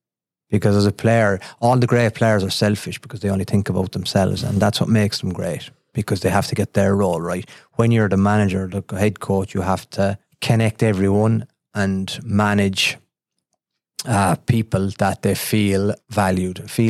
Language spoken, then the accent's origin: English; Bishopstown, County Cork, Ireland; I think growing up in Bishopstown, it was the parish priest, the bank manager, and the Gardaí who were the pillars of society